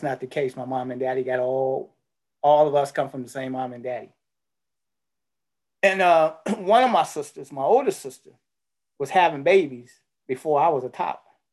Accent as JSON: {"language": "English", "town": "Pontiac", "region": "Michigan", "country": "United States", "tie": "born or raised there", "said": "I grew up in Pontiac, Michigan"}